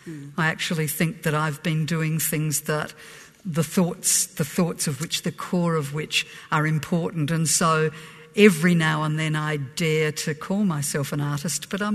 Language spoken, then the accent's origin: English; Adelaide, South Australia, Australia; when I was growing up in Adelaide